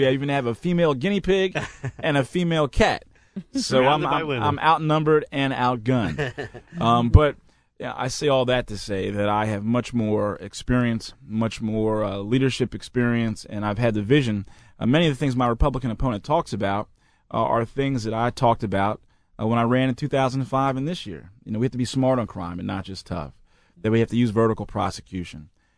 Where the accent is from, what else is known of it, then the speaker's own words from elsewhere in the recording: Philadelphia, Pennsylvania, United States; You know, when I was a kid growing up in West Philly on 63rd Street between Catherine and Webster